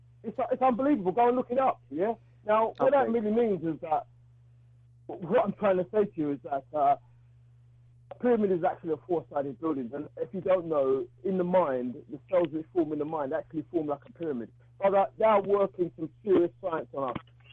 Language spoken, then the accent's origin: English; London, United Kingdom; I grew up in East London, you know, in England, I have to say it, I grew up in this country, England.